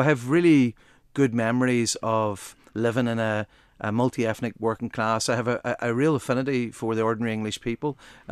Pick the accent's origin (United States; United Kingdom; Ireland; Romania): Ireland; Buncrana, Ulster; I'm from Buncrana. You know, we're about 20 minutes from Derry City.